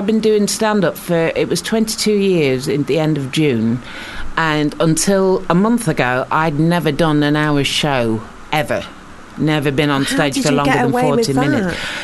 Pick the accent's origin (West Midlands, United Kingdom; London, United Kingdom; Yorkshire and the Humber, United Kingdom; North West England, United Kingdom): North West England, United Kingdom; Preston; accent: Canadian; also born or lived in Canada; I ended up with this accent because I had to go and live in Preston in Lancashire. And I got my Canadian accent literally beaten out of me, as you do.